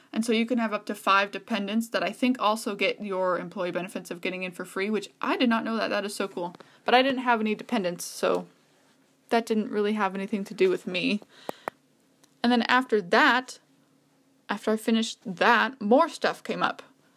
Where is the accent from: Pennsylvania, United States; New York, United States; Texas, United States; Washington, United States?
Washington, United States; Tacoma; also born or lived in Ellensburg; I wasn't sure I was going to be able to pick my hometown because I was born and raised in Tacoma. But then I came to live and go to school in Ellensburg, so I didn't know what I was going to be able to put.